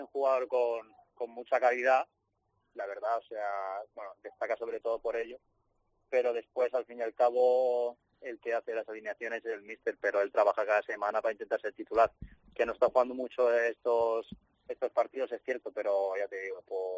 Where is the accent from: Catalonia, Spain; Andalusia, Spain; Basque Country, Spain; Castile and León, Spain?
Catalonia, Spain; Barcelona; Yo vengo de Barcelona